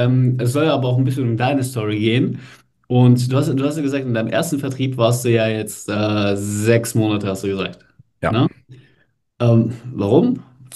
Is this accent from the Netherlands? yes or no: no; Baden-Württemberg, Germany; Ich komme aus der Stuttgarter Gegend.